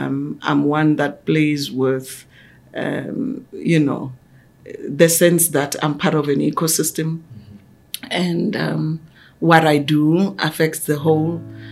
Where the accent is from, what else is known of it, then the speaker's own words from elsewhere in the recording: Limpopo, South Africa; So firstly, I'm a rural girl. I grew up in Limpopo.